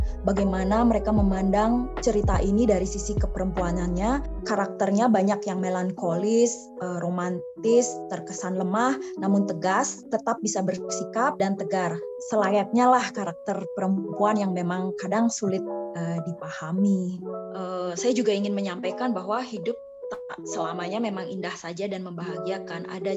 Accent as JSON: {"language": "Indonesian", "region": "Bali", "country": "Indonesia", "said": "Tema-tema yang saya angkat juga melekat dengan akar saya sebagai orang Bali."}